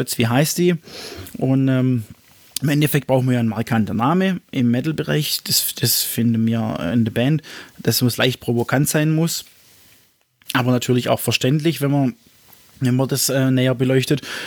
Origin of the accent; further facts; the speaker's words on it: Ochsenburg, Baden-Württemberg, Germany; von dem Ort, wo ich herkomme, aus Ochsenburg.